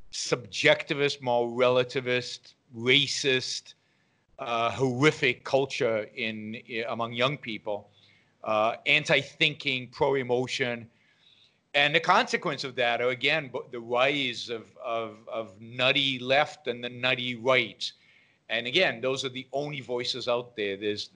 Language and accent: English; Israel; English is a second language; moved away as an adult; now in United States; Born and raised in Israel, served in the Israeli Army, undergraduate engineering out of Israel, came to the U.S. in 1987, a long time ago.